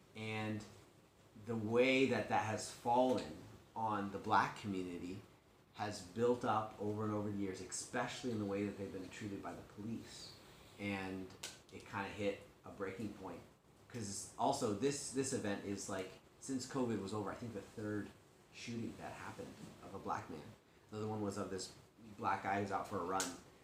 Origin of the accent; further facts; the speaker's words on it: United States; But my experience growing up in America is definitely a white man.